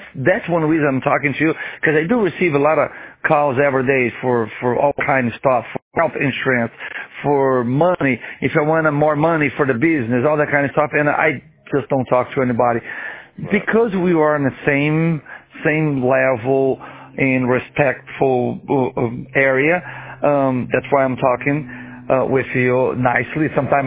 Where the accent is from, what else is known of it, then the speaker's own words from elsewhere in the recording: Brazil; English is a second language; now in United States; Oh, nice. I'm from Brazil, and we've been here for several years.